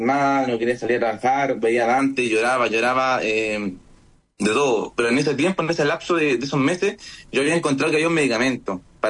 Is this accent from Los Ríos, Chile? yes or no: no; Antofagasta, Chile; Yo soy de Antofagasta.